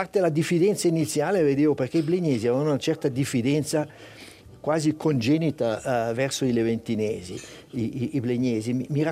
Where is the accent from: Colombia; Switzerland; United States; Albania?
Switzerland; Faido, Ticino; io sono nato e cresciuto a Faido e ad Alpe, ecco.